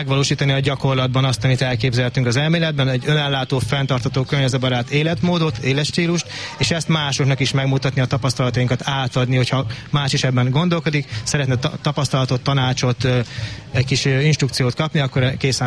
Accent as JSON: {"language": "Hungarian", "region": "Great Plain", "country": "Hungary", "tie": "born or raised there", "said": "mivel alföldi gyerek vagyok, ezért csak az alföldön tudtam elképzelni az életemet."}